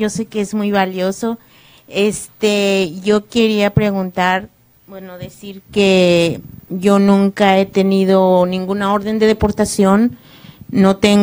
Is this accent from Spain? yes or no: no; Mexico; moved away